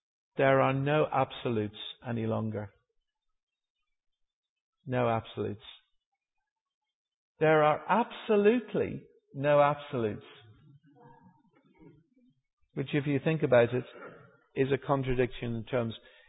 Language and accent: English; Ireland; because I come from Ireland, as you may have detected in my accent.